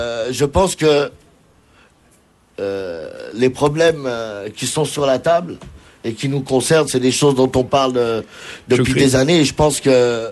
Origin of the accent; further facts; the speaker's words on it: Nanterre, Île-de-France, France; je suis né à Nanterre, j'ai grandi à Nanterre.